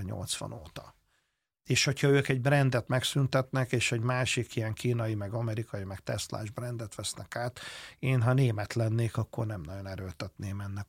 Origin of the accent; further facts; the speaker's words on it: Hungary; ha én meg magyar vagyok